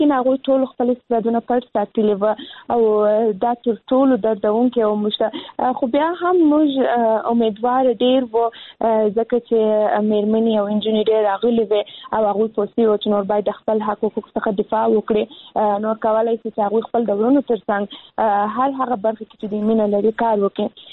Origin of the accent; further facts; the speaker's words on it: Kandahar, Afghanistan; زه هم د کندهار ولایت څخه یم،